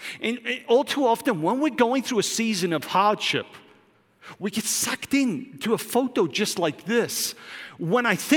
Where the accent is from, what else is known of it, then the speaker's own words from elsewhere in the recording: United Kingdom; As a Brit, I cannot say the royal family and not think about the royal family.